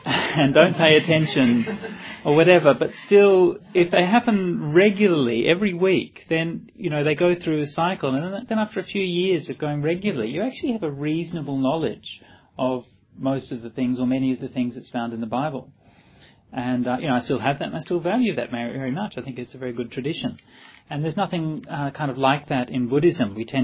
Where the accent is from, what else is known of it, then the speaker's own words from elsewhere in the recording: Perth, Western Australia, Australia; I grew up as in Perth, I grew up as in a Catholic family, and we would go to church every Sunday